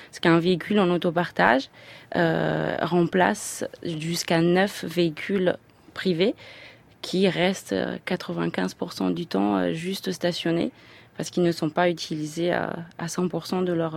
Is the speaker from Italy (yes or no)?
yes; Turin, Piedmont, Italy; French is a second language; now in Paris, France; je suis une urbaine, je viens d'Italie, je suis née à Turin, en plein centre, j'ai vu Paris plein centre